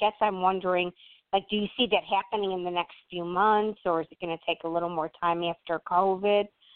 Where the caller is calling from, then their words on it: Midwest, United States; And I'm calling from the Midwest.